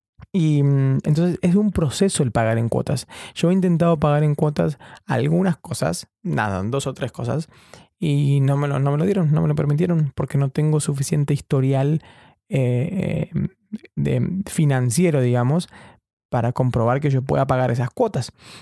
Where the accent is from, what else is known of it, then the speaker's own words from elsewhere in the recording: Chubut, Argentina; Yo soy de Chubut, toda mi familia está allá, algunos son empleados públicos